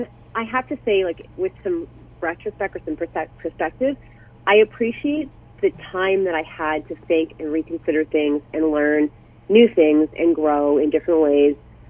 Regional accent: Toronto, Ontario, Canada; now in Shelburne, Canada; I am from Shelburne, Ontario, originally from Toronto.

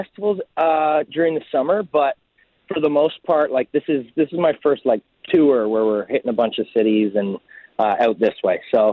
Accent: Waterloo, Ontario, Canada; I think I heard it for the first time in my hometown. I'm from Waterloo.

